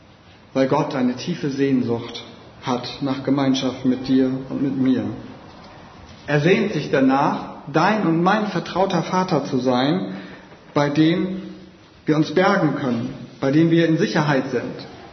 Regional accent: Northern Germany, Germany; Und ich komme aus Norddeutschland, aber ganz aus dem Westen.

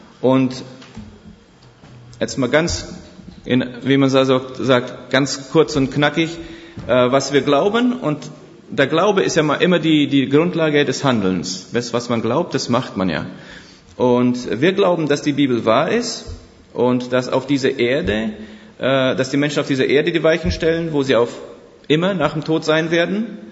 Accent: Romania; ich bin in Rumänien aufgewachsen

